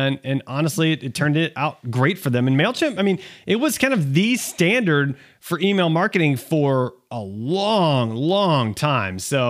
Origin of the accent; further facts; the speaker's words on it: Atlanta, Georgia, United States; But I'm very excited about the first one because we're from Atlanta and these are some good guys.